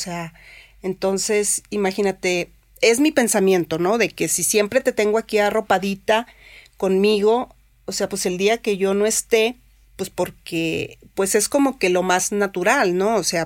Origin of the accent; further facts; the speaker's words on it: Culiacán, Sinaloa, Mexico; moved away; pues somos de Culiacán, o sea, a mí me encanta ir a Culiacán, disfruto mucho ir, pues allá está la familia